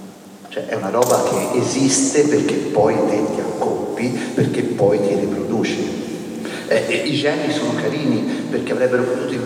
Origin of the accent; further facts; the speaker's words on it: Pisa, Tuscany, Italy; Cioè da pisano la prima domanda che mi sono fatto, da toscano la prima domanda è stata